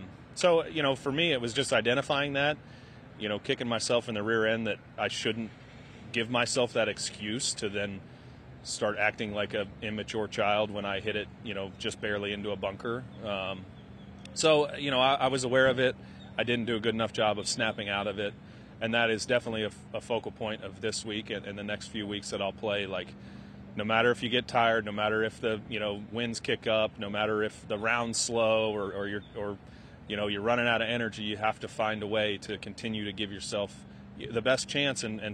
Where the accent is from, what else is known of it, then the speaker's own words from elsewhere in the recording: Kansas City, Missouri, United States; I grew up in Kansas City, so all of my high school buddies, my girlfriend, she's a Chiefs fan, her family.